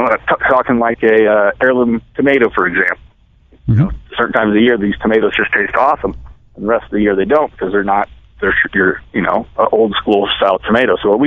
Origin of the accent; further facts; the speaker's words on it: Iowa, United States; and I grew up in Iowa. My grandpa was a hog farmer, raised really good pigs.